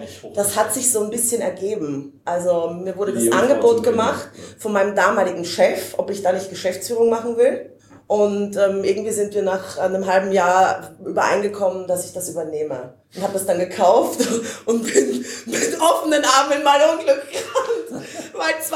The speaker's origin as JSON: {"language": "German", "country": "Austria", "moved": "as an adult", "lives_now": "Hamburg, Germany", "said": "Also ich komme aus Österreich. ursprünglich."}